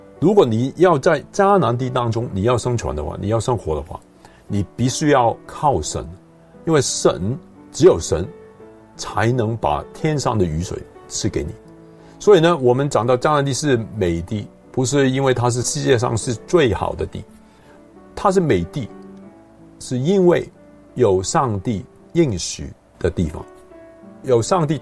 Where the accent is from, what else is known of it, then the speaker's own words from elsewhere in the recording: South China, China; 好像是中国的南方啊，我是南方人，南方人泡汤的时候都加一些的蜜枣